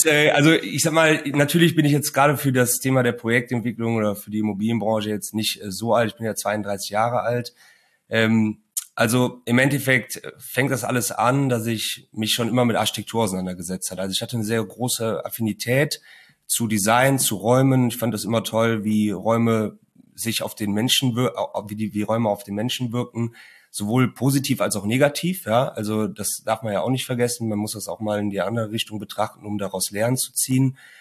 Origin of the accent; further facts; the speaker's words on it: Cologne, North Rhine-Westphalia, Germany; born there; ich bin ja gebürtiger Kölner. Ja. Ich wohne auch noch in Köln